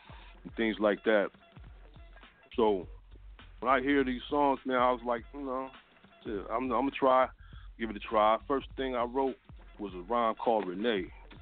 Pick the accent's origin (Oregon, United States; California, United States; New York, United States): California, United States; Los Angeles; Nah, that's incorrect. I'm from Los Angeles.